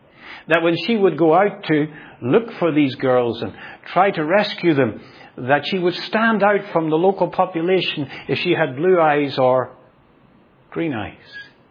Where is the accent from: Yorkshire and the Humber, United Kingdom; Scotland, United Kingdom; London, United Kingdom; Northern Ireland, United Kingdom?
Northern Ireland, United Kingdom; I grew up in Northern Ireland.